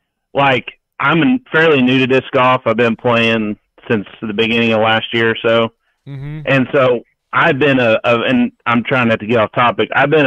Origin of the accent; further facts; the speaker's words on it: Missouri, United States; from Missouri.